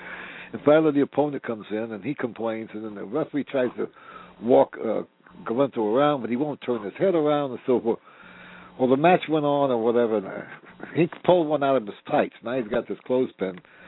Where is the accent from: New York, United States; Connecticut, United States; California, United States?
New York, United States; You know, I was raised in New York and learned the wrestling up there and learned it in the gym